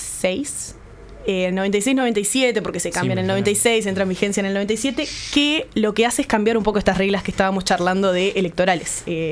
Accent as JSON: {"language": "Spanish", "country": "Uruguay", "said": "Nosotros, como uruguayos, tenemos una política donde el caudillo, ¿no?"}